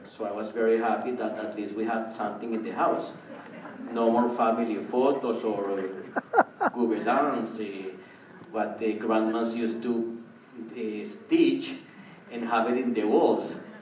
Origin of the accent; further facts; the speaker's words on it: Bogota, Bogotá, Colombia; I grew up in Bogota, Colombia. We didn't have much of cultural events that took place over there.